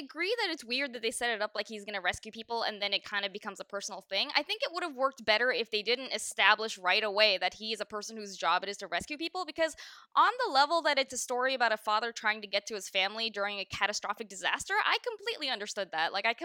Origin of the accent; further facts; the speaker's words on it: California, United States; I grew up in California